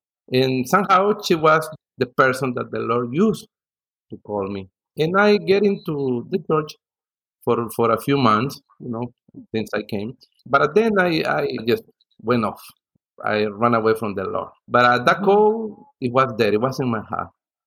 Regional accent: El Salvador; now in United States; I'm from El Salvador, and I immigrated to the United States in 1989, running away from a civil war that I was going on in El Salvador.

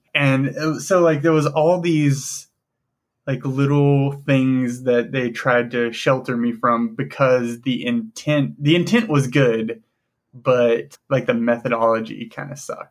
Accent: Mississippi, United States; So I am originally from Mississippi

